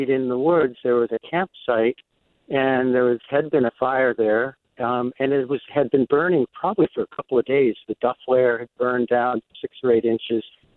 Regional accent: Maine, United States; I'm from Penobscot, Musconetus Bays

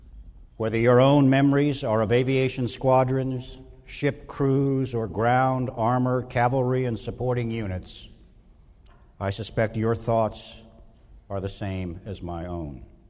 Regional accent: the South, United States; I am not a Midwesterner by birth. I am, in fact, a son of the South, though the accent has long since left me.

